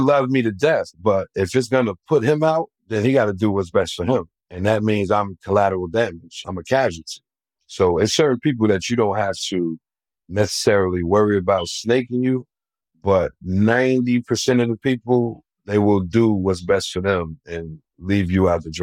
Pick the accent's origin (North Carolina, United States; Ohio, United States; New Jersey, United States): New Jersey, United States; We're from Jersey, which is stolen car capital.